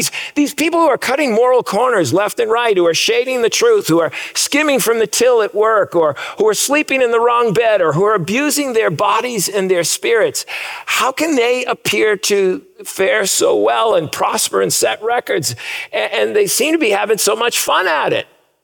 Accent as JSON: {"language": "English", "region": "New England", "country": "United States", "tie": "born or raised there", "lives_now": "Kansas, United States", "said": "But I grew up in New England with its rocky soils."}